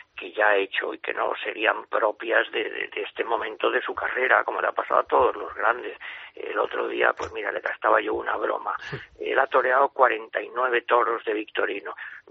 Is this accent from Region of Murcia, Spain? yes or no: no; Valencian Community, Spain; los cuatro pues somos valencianos